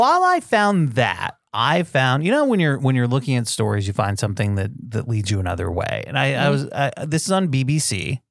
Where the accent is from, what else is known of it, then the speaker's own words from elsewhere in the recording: Barton, Vermont, United States; it was taken in my hometown of Barton, Vermont.